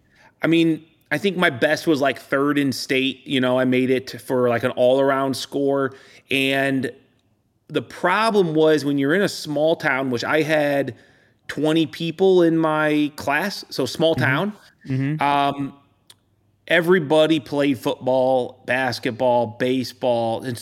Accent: Illinois, United States; I grew up in the Midwest. Always have been here in Illinois.

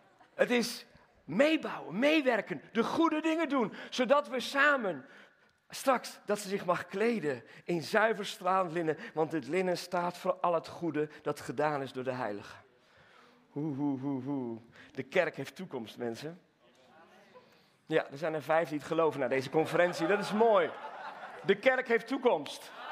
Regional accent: Netherlands; Ik ben Nederlander, maar ik ben meer koninkrijkskind.

